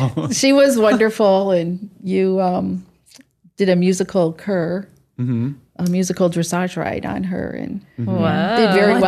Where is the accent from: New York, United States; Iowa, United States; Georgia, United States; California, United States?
New York, United States; I'm from upstate New York.